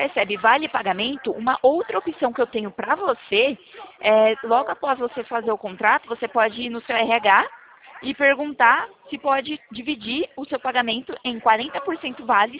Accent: Americana, São Paulo, Brazil; Eu sou do interior de São Paulo, americana.

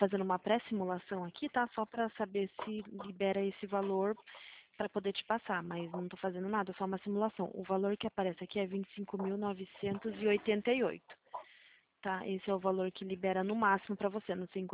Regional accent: São Roque, São Paulo, Brazil; Eu sou daqui de São

